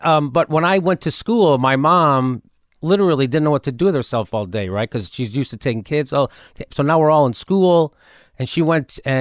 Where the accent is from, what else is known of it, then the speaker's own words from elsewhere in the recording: Chicago, Illinois, United States; moved away as an adult; now in Los Angeles, United States; Blue-collar neighborhood, really blue-collar, or as I like to describe it, racist.